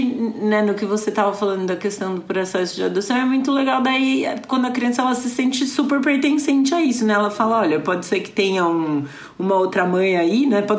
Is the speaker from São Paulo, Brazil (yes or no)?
yes; Campinas, São Paulo, Brazil; Não, eu sou de Campinas, que é uma cidade, apesar de grande, muito interiorana ainda, né?